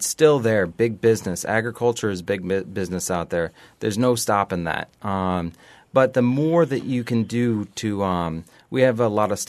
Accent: Iowa, United States; Well, when I was growing up in Iowa, we lived on a small bit of land, about 28 acres

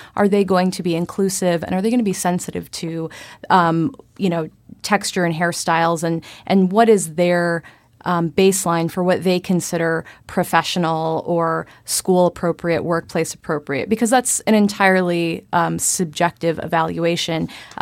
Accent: Michigan, United States; I'm from Michigan, and we didn't have these, you know, kinds of dress codes when I was growing up.

